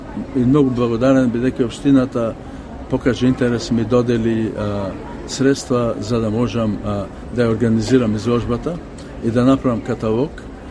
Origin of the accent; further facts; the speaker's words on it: Bitola, Pelagonia, North Macedonia; а сепак ние сме од Битола, јас сум од Битола. То мене ми е гнездото, то мене ми е седелото.